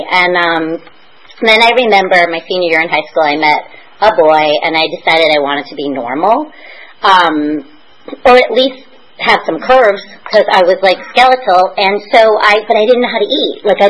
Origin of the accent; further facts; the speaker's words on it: Boston, Massachusetts, United States; I remember I grew up in Boston, and she took me to the Cape